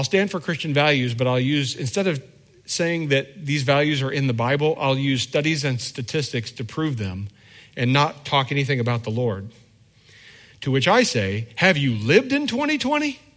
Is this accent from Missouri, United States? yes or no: no; Indiana, United States; I don't know. I'm from Indiana.